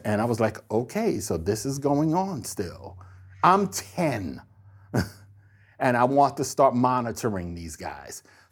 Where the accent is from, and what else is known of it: Somerset, New Jersey, United States; born or raised there